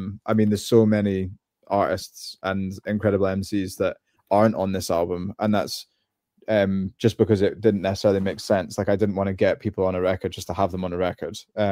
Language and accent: English; Scotland, United Kingdom; it's about like identity in Scotland, experiences and of being Scottish and being here.